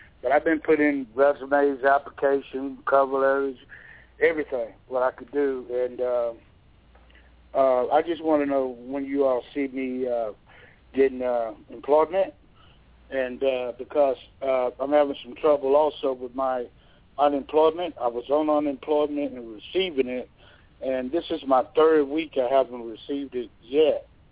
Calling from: Georgia, United States; I'm calling from Georgia, and I was working at this mental hospital, Benna, and they closed it.

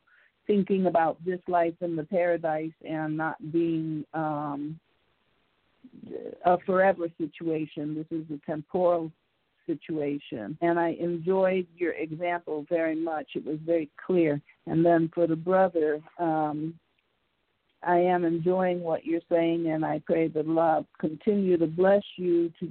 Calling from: California, United States; I'm calling from California.

